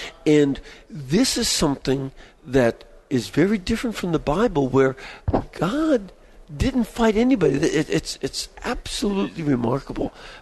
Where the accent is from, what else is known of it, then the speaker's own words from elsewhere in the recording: Chicago, Illinois, United States; there was major global cooling that led to an ice age so severe that my hometown of Chicago was under about a mile of ice.